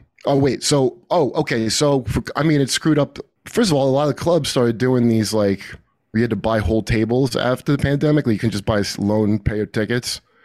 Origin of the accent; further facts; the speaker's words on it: New Jersey, United States; I grew up in New Jersey mostly